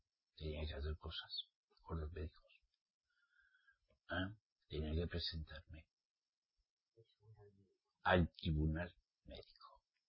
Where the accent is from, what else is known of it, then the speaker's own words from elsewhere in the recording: Navarre, Spain; Mi tierra es muy linda, muy bonita. Yo soy de Navarra, ¿saben? País Vasco. ¿Mm? Para mí es País Vasco, porque yo soy vasco.